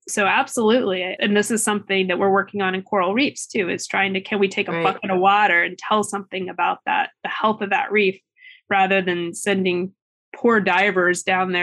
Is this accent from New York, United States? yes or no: no; Missouri, United States; I grew up in Missouri and like